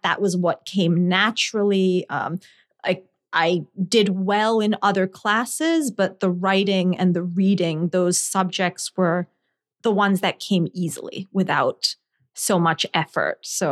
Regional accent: Scotland, United Kingdom; I always really loved British and Irish history, partly because I grew up in Scotland.

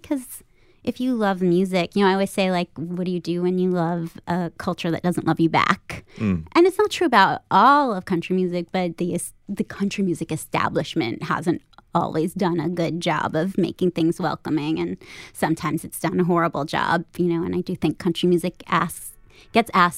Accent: Manhattan, New York, United States; I grew up in Manhattan. I'm Jewish. I'm queer. So I'm doing it wrong. But I did grow up with a lot of country music.

